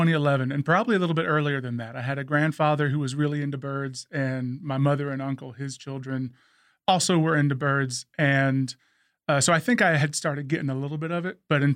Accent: West Columbia, South Carolina, United States; I grew up in West Columbia, went to Brooklyn Casey High School, went to USC.

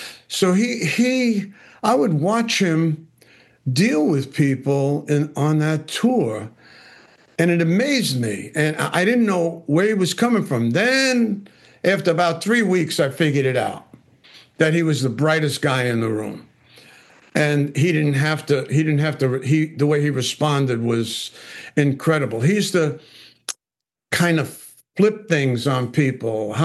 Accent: New York City, New York, United States; And I was from the Bronx. Like I said, I didn't know how to communicate.

